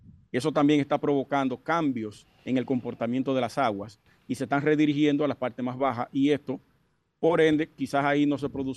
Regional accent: Sosúa, Puerto Plata, Dominican Republic; aquí en nuestra zona, en mi pueblo, Sosúa.

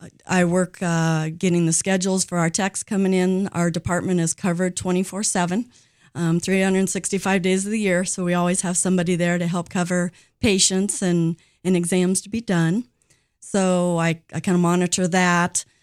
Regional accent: Colorado, United States; now in Sheridan, United States; I am from Colorado originally. I know that's a big boo, but I've lived here about 30 years, so I feel that Sheridan's more my home.

